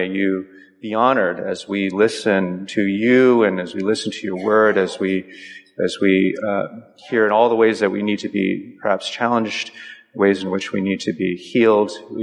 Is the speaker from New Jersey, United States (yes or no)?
yes; New Jersey, United States; I grew up in New Jersey, and it's not particularly, at least in the area that I grew up, it wasn't particularly diverse.